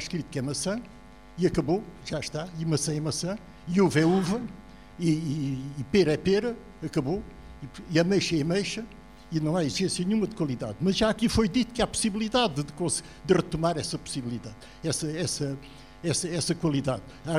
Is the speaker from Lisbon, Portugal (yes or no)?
yes; Lisbon, Portugal; Na minha infância, em Lisboa, esperavam-se pelas primícias do Algarve.